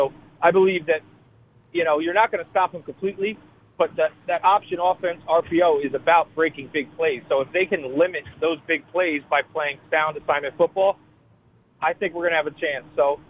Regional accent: New Jersey, United States; Growing up in New Jersey, I'm 32

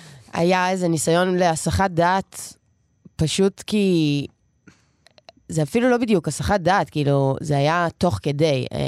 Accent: Tel Aviv, Tel Aviv District, Israel; אני תל אביבית, ציניקנית

